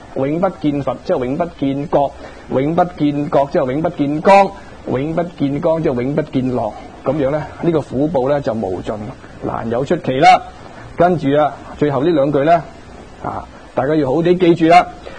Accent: Guangdong, China; 其实有一句俗语，我们广东人不妨以俗语去讲

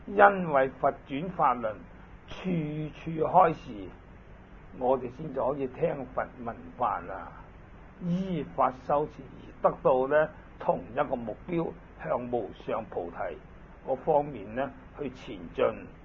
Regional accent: Hong Kong; 轮就是车轮，我们香港人大家很多人都会懂得揸车的。

